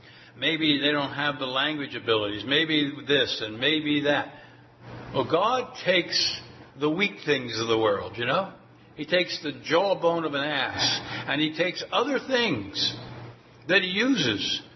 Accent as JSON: {"language": "English", "town": "Philadelphia", "region": "Pennsylvania", "country": "United States", "tie": "born or raised there", "said": "Much like today, if, like myself, I was raised in Philadelphia, people say to me, \"Oh, I can tell from you're from Philadelphia.\""}